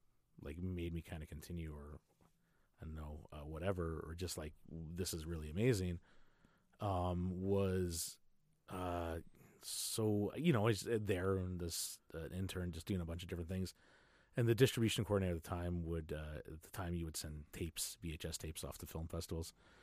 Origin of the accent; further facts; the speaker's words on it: Winnipeg, Manitoba, Canada; I'm from Winnipeg, all that stuff.